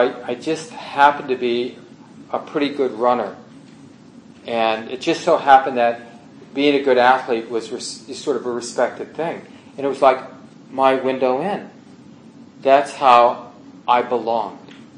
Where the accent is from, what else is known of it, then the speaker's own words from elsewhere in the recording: Minneapolis, Minnesota, United States; I had this sort of weird experience of growing up in North Minneapolis. Neither of my parents had gone to college.